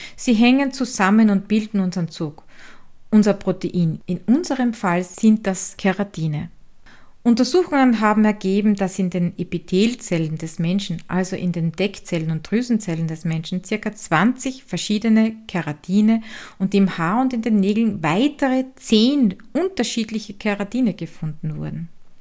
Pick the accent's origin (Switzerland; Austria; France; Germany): Austria; Styria; accent: Styrian; den steirischen Dialekt aus meiner Heimat